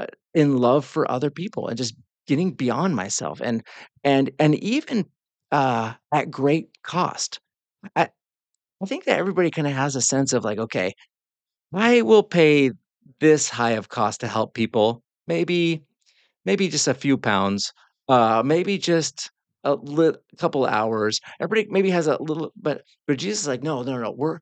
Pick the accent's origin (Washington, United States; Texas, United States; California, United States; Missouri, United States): Washington, United States; Seattle; moved away as an adult; also born or lived in Glasgow; I was raised in Seattle, Washington, and that's as far away from the Southern Bible Belt in America as possible. Very, very secular.